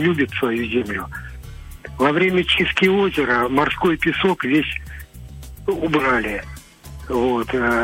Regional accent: Kaliningrad Oblast, Russia; Это моя земля. Я тут родился.

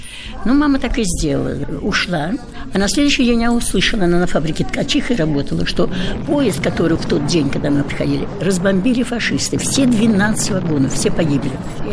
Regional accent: Saint Petersburg, Russia; now in Minsk, Belarus; Я родилась в Ленинграде в 1937 году. И все годы, всю блокаду провела в Ленинграде.

